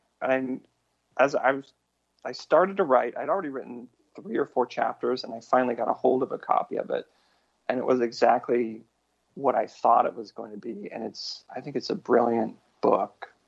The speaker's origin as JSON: {"language": "English", "town": "Tacoma", "region": "Washington", "country": "United States", "tie": "born or raised there", "said": "Yeah, so he was in a mall in my hometown, Tacoma, Washington, much maligned Tacoma, Washington, sort of in the shadow of Seattle."}